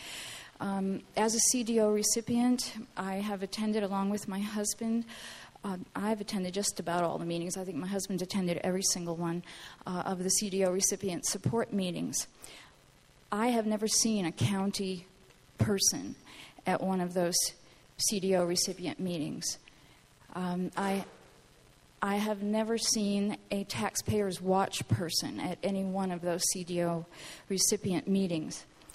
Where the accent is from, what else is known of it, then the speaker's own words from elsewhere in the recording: New England, United States; I come from a part of the country where we have a very participatory government. I come from New England.